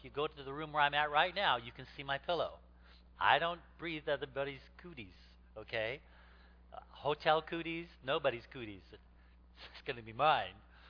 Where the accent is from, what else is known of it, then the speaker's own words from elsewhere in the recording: Alaska, United States; I grew up in Alaska, and of course, tanning beds are on every other street corner.